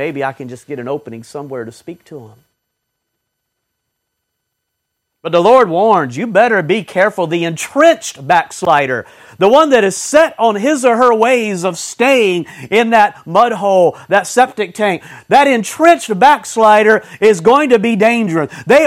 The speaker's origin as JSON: {"language": "English", "town": "Blythewood", "region": "South Carolina", "country": "United States", "tie": "born or raised there", "also_born_or_lived": "Columbia", "said": "I was born in Columbia, South Carolina. Many of you know that. The Bible Belt. My early childhood for a few years was spent in an elementary school in a small country town called Blythewood."}